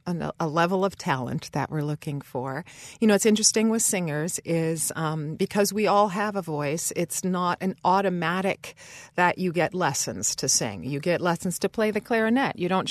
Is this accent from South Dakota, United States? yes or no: yes; Platte, South Dakota, United States; born there; Yeah, I was born in Platte, South Dakota, a small town, farming community.